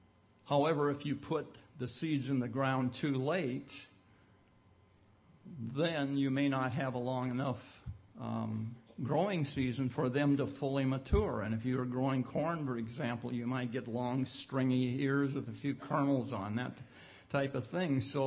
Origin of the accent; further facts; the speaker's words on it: Spokane, Washington, United States; born there; I was born in Spokane, however.